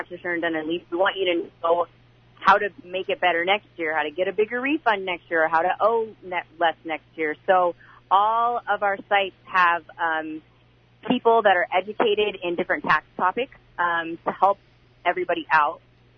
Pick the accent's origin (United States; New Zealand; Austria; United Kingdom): United States; Alaska; I'm from Alaska, and I've been working for ABDC for over 10 years